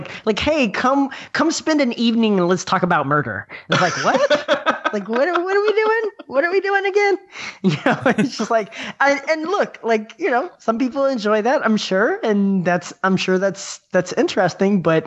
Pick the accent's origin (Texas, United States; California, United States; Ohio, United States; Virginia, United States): Texas, United States; I'm from Texas. We don't get to enjoy this.